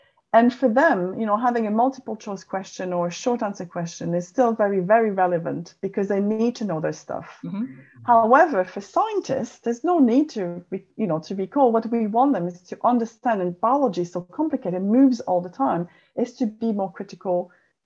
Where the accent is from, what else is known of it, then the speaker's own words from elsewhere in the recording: Canada; I come from Canada